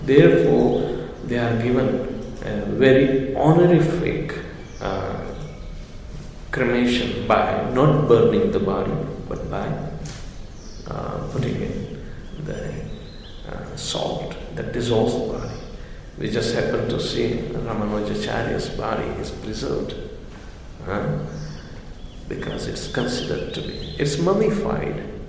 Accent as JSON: {"language": "English", "country": "India", "said": "If we follow the tradition, which is coming down from the Vedic tradition, we are so proud being Indian that we follow."}